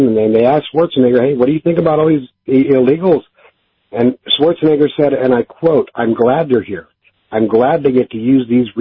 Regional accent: California, United States; I grew up in the San Joaquin Valley, Northern California.

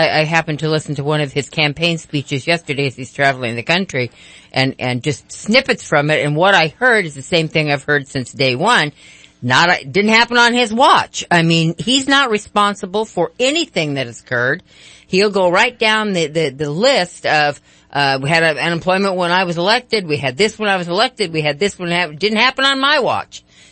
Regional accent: United States; I only know what I feel as an American

